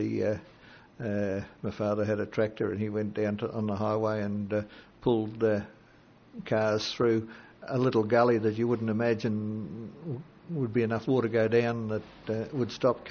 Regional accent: Branxholme, Victoria, Australia; also born or lived in Hamilton / Hotspur; I was born in Hamilton, yes, and I grew up in Branxholme till the age of 15, then I moved to Hotspur. And the family's been oscillating between Branxholme and Hotspur since the 1800s.

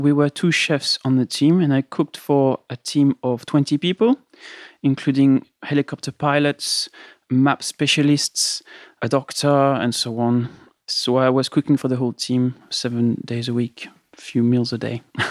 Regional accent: France; English is a second language; now in South Georgia; Yes, I am. Just in case you haven't noticed my accent.

